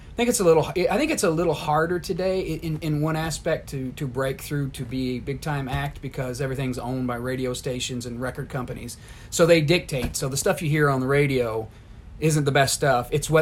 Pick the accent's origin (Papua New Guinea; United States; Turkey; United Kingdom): United States; Sandusky, Ohio; moved away as an adult; I'm not from here. I'm from Sandusky, Ohio. So I was born and raised where there was no bluegrass music.